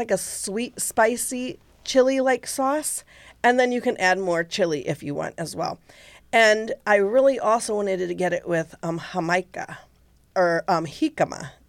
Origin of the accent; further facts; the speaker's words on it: Ohio, United States; now in Laredo, United States; not like here where I grew up in Northwest Ohio